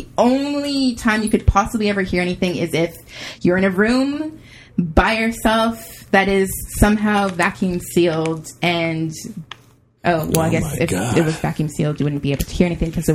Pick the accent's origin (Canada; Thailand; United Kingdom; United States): Canada; I was on episode 98, and I am actually from Canada.